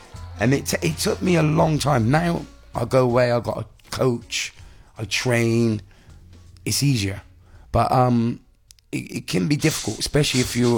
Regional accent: England, United Kingdom; No, it's like I've got a very English attitude, I think. I'm very English.

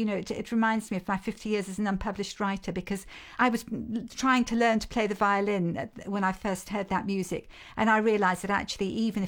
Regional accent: England, United Kingdom; growing up in England, I think the English landscape is a very big influence on all of my writing

